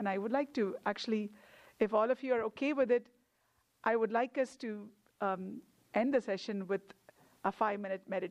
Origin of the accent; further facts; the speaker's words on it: South India, India; first language Tamil; But I speak the national language, that is Hindi, and I speak Tamil, that is my mother tongue. That's from the south.